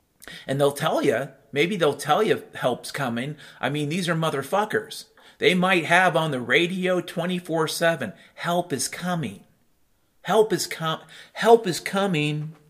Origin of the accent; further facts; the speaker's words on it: Ireland; I'm an Irishman, I can tell you.